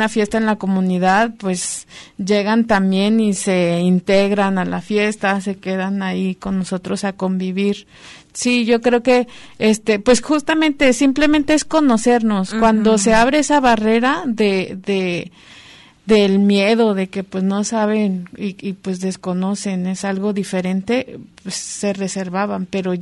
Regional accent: Mixteca, Mexico; Casi la mayoría de los que somos de la Mixteca trabajamos sobre todo esta región

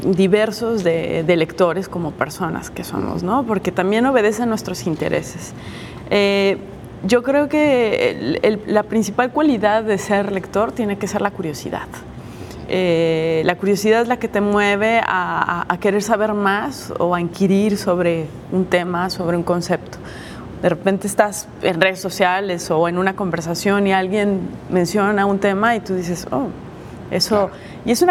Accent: Guadalajara, Jalisco, Mexico; como buena tapatía, pues era entusiasta de la FIL Guadalajara

